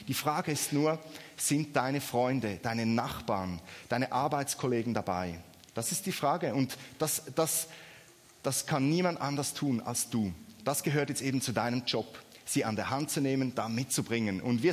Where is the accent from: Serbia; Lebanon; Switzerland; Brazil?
Switzerland; ich weiß auch nicht, ob ihr Süddeutschen auch so seid, bei uns in der Schweiz, ja, niemandem zu nahe treten.